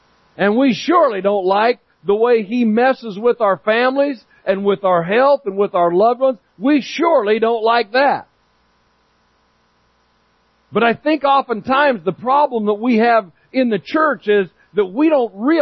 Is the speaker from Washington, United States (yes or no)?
no; Myrtle Creek, Oregon, United States; I mean, I'm from Myrtle Creek, but I can still figure that out.